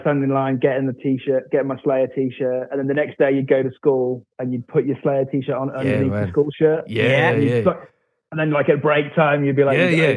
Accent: West Midlands, United Kingdom; So I'm from the West Midlands near Birmingham.

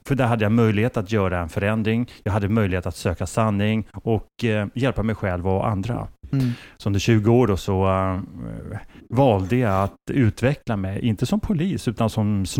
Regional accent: Stockholm, Stockholm County, Sweden; Just det, High Valley som vi säger. Och, jag är en söderkis i tre generationer.

